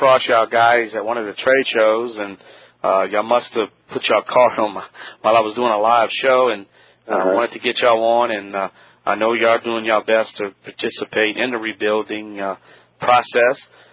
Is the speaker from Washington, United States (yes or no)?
no; Louisiana, United States; I know I'm Cajun. I'm probably murdering your name.